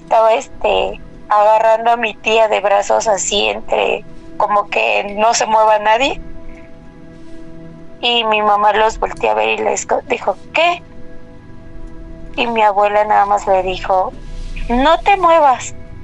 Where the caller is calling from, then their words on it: Tizayuca, Hidalgo, Mexico; de Tizayuca.